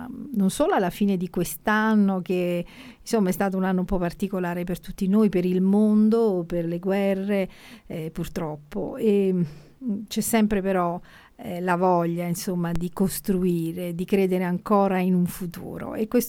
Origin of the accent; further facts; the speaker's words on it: Naples, Campania, Italy; moved away as an adult; now in Rome, Italy; io sono partenopea, insomma, campana più che altro, però ho fatto i miei studi a Napoli, quindi conosco bene, la amo, l'ho lasciata moltissimi anni fa per vivere a Roma